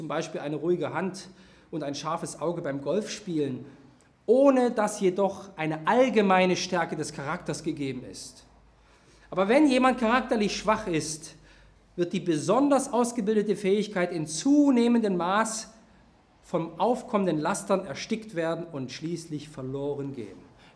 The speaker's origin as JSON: {"language": "German", "region": "Saxony", "country": "Germany", "said": "Ich komme ja aus Sachsen, aus dem Elbsandsteingebirge, da kannst du wirklich sehr, sehr hohe Schwierigkeitsgrade klettern."}